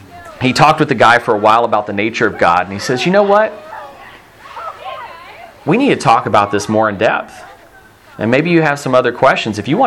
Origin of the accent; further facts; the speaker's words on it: Singapore; I grew up in Singapore.